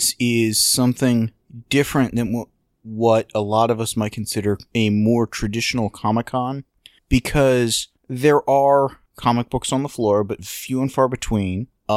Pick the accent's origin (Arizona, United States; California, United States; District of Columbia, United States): California, United States; San Diego; One, I grew up in San Diego